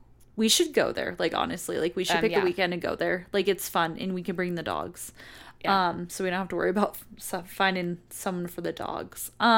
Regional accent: Colorado, United States; Especially because we're from Colorado.

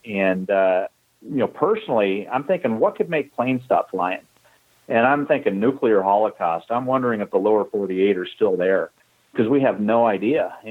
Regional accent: United States; I was, you know, tremendously successful because of the opportunities that I had as an American.

